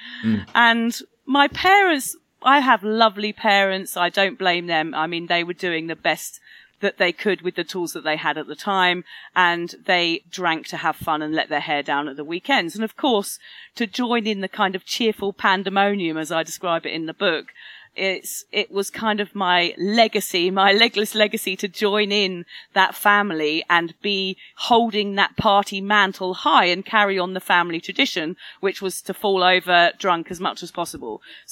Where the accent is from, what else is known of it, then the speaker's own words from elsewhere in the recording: Wokingham, South East England, United Kingdom; Yeah, I'm from Reading originally, actually Wokingham, a little town in Berkshire. I grew up in a little village where there wasn't much to do.